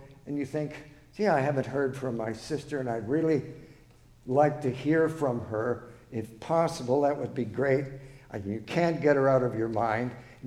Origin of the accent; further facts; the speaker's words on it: Canada; When growing up in Canada, they played … down the street.